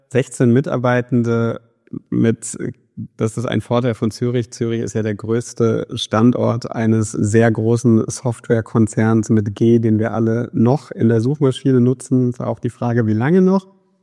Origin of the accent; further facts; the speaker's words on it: Frankfurt, Hesse, Germany; ich habe nicht einfach wahnsinnig wenig Schweizer Akzent, sondern ich bin Frankfurter.